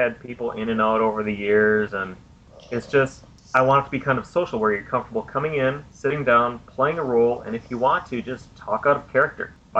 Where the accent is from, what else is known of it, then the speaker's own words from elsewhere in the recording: Wisconsin, United States; I grew up in Wisconsin